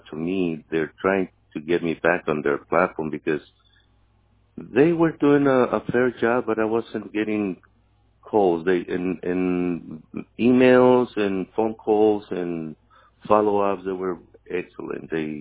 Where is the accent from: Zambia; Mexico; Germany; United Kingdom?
Mexico; English is a second language; moved away as an adult; now in United States; not a millionaire, I'm a Mexican. I crossed the border. I jumped the border at 19 illegally. Now I'm an American citizen